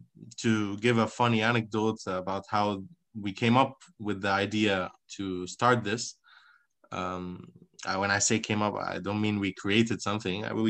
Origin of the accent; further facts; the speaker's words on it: Abu Dhabi, United Arab Emirates; now in Spain; I'm Lebanese, born and raised in Abu Dhabi, unfortunately. And I've been living in Spain for approximately 7 years.